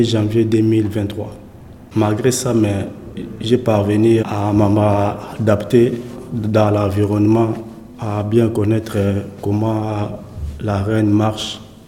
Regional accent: DR Congo; born there

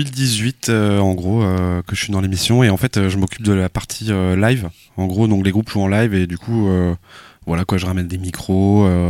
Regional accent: Douarnenez, Brittany, France; parce qu'on est originaire de Douarn

